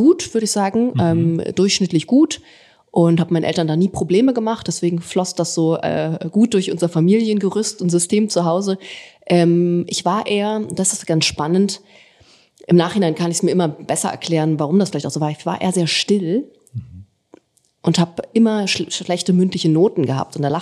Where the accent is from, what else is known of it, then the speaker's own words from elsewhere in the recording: Berlin, Germany; Ich bin Großstadtgehöre, ich komme aus Berlin. Da bin ich geboren und auch aufgewachsen.